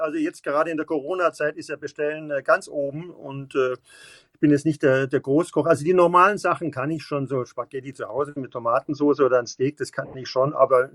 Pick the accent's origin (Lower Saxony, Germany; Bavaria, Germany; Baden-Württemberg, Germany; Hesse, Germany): Bavaria, Germany; Munich; Auch als Bayer und als Münchner hier habe ich die Dortmund-Spiele damals immer absolut genossen